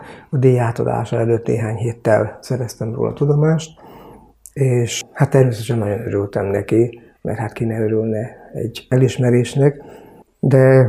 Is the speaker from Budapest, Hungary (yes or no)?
no; Sárospatak, Borsod-Abaúj-Zemplén, Hungary; also born or lived in Sátoraljaújhely; Ugye Sárospatakon laktam már 8 éves koromtól, de újhelyi születésű vagyok